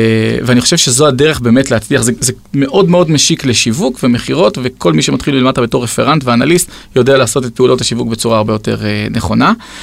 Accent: Petah Tikva, Central District, Israel; also born or lived in Ramat HaSharon; now in Rosh HaAyin, Israel; גדלתי בפתח תקווה. כן. בפתח תקווה עברנו לרמת השרון, משם ראש העין.

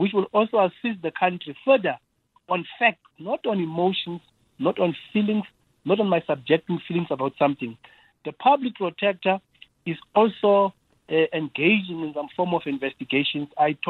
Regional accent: South Africa; I ought to be worried as a South African

